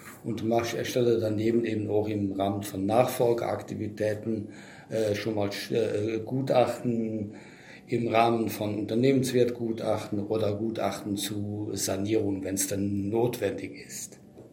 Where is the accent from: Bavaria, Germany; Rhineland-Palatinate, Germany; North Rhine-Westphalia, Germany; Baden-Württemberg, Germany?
North Rhine-Westphalia, Germany; Cologne; now in Berlin, Germany; weil ich aus Berlin bin, Berlin mein Büro habe, im Wesentlichen der Schwerpunkt Berlin, aber durch meine Herkunft, und das hört man vielleicht auch, bin ich Kölner